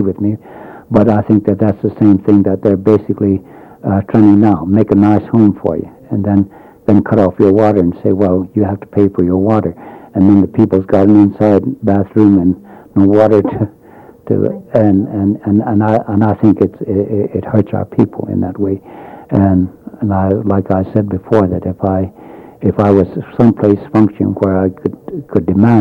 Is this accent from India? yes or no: yes; India; I still frown down as, I might say, as an Indian, I still frown down on it.